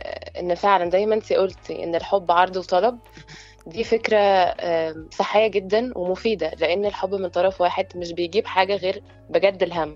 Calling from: Alexandria, Alexandria Governorate, Egypt; من اسكندريه.

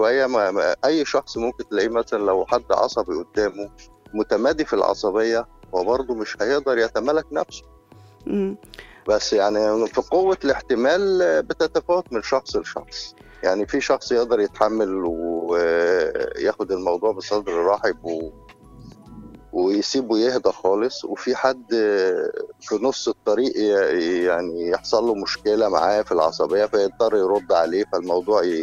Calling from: Cairo, Cairo Governorate, Egypt; من القاهرة.

